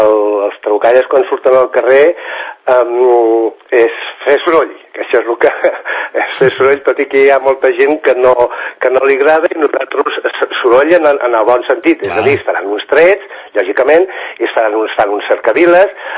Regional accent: Sant Cugat, Catalonia, Spain; now in Rubí, Spain; Jo soc fill de Sant Cugat

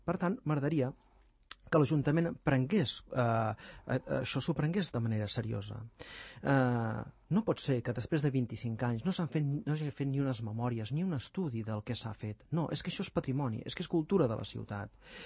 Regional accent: Terrassa, Catalonia, Spain; Sí, es va presentar a Terrassa. Soc terrassenc

